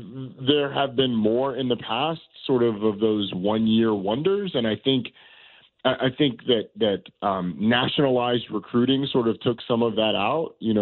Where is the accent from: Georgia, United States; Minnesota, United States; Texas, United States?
Georgia, United States; I'm a kid from Georgia.